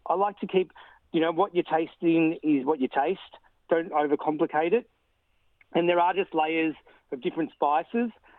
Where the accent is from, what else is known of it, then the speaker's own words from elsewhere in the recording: Australia; born there; I am an Aussie-born, half Anglo-Indian, half Italian. So my Indian repertoire has been very specific to my dad's region where he came from Madras